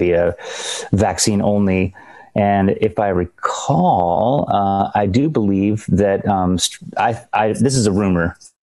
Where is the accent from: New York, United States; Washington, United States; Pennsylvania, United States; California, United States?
Washington, United States; Bellingham; and we're from Bellingham, and it happens, we announced a show, so we were available. 'Cause you know, we live in three different countries on two different continents at this point.